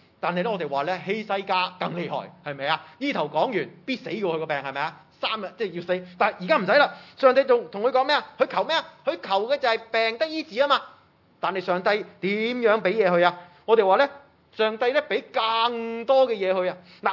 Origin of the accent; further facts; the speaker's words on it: China; 但是我们中国人都明白的